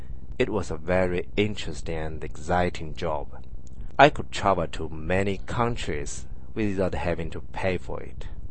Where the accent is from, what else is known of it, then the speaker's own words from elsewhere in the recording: Japan; moved away as an adult; now in Sydney, Australia; I come from Japan, and I have been Sydney for a very short time, just 3 months.